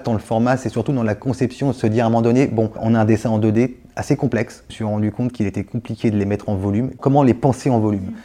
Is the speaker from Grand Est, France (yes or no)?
no; Sarcelles, Île-de-France, France; born there; Je suis né à Sarcelles, dans une ville où il y a 150 ethnies différentes. J'ai une identité arménienne qui m'a été donnée, qui m'a été transmise